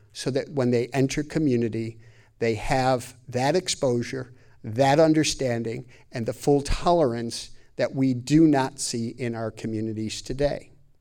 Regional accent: Amherst, New York, United States; I'm from Western New York. I'm from Buffalo. Grew up in Amherst. I know this town. I love this town.

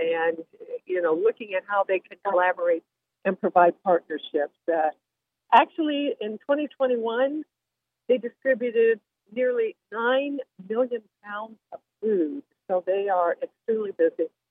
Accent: Evansville, Indiana, United States; in Southwest Indiana, where my hometown of Evansville is.

